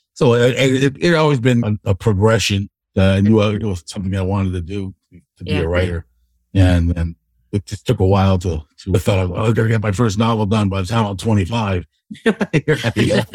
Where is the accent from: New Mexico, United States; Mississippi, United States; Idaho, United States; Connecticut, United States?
Connecticut, United States; South Windsor; So, but we also call it a South Side story because I'm from South Windsor.